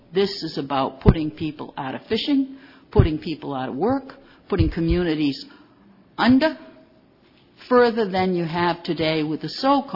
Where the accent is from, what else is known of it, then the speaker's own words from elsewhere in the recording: United States; So as an American and as a taxpayer, I'm very upset with what I hear today.